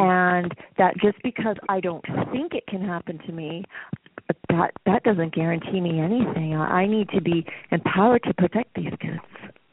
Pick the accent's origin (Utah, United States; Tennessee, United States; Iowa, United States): Utah, United States; Salt Lake City; now in Las Vegas, United States; No, actually, I grew up in Salt Lake City, Utah.